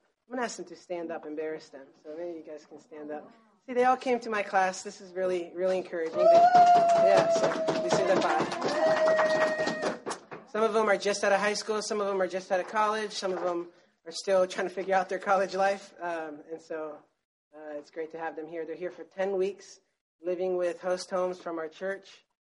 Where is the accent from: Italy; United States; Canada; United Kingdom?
Italy; Rome, Lazio; I grew up in Rome, Italy.